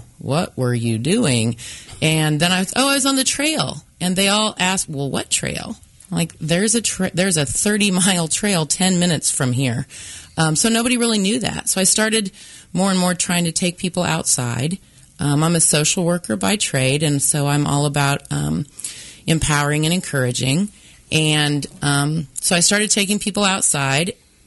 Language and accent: English; Topeka, Kansas, United States; I actually grew up in Topeka and grew up in the country outside of town, living on about 3 acres of land and playing outside a lot.